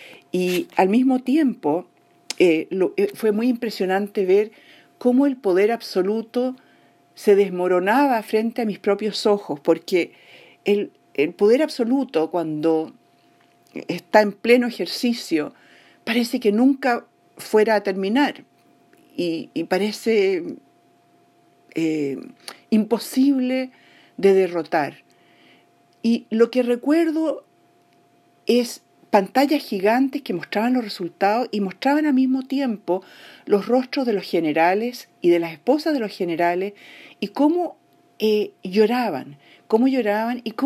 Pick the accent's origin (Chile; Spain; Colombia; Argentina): Chile; moved away; also born or lived in Vienna, Austria; soy chilena, viví en Austria, en Viena, muchos años, me fui de Chile el año 83 y regresé para el plebiscito